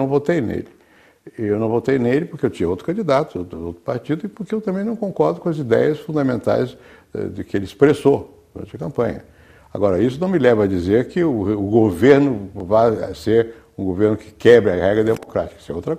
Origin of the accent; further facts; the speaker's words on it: Brazil; Eu sou brasileiro, em primeiro lugar.